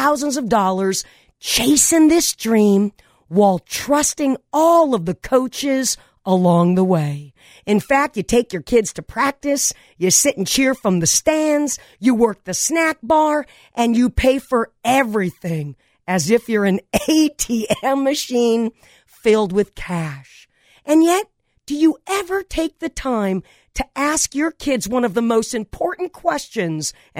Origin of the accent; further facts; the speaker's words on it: Granada Hills, California, United States; Now, when I was a kid growing up on Goya Street in Granada Hills, I played baseball every day in the sandlot across the street from my house